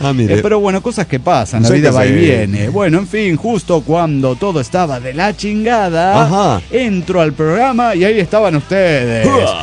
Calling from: Chihuahua, Mexico; de Chihuahua, México.

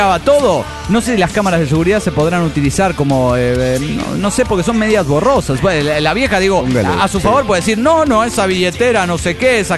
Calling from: Golden, Colorado, United States; de Golden Colorado.

